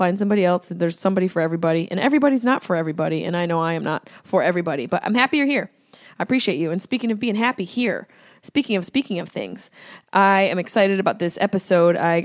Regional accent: Syracuse, New York, United States; accent: Syracuse; I'm annoying myself at this point with my Syracuse accent

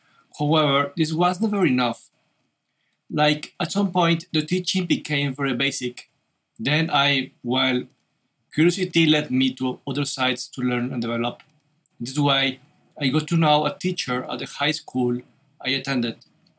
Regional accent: Jalisco, Mexico; Well, I am from Jalisco, originally from a small town about 2 hours from the capital city

